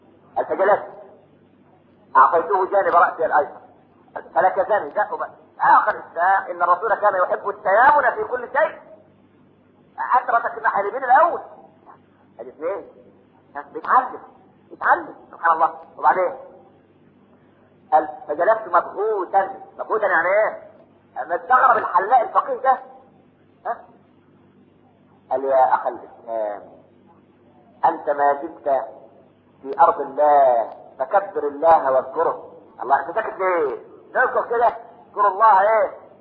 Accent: Minya, Minya Governorate, Egypt; فاكر زمان على المحطة عندنا في المنيا

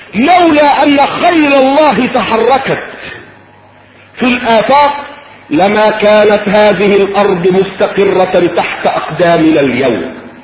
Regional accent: Cairo, Cairo Governorate, Egypt

